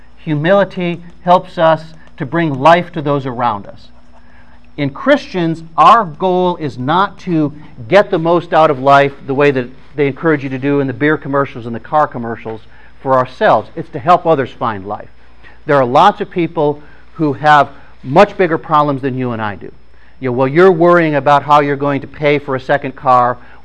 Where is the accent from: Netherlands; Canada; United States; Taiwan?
United States; Toledo, Ohio; When I was a kid growing up in Toledo, my dad worked at a steel mill up in Toledo